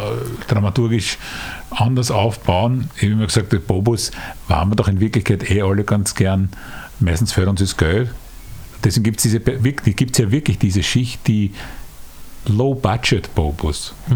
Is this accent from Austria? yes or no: yes; Vienna, Austria; wir sind aus Simmering, wo man da so geerdet ist und die Arbeiter und so weiter.